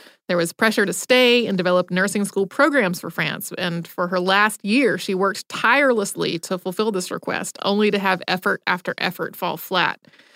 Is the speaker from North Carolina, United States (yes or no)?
yes; North Carolina, United States; I grew up in North Carolina and spent 7 years in Western North Carolina, and I say Appalachian.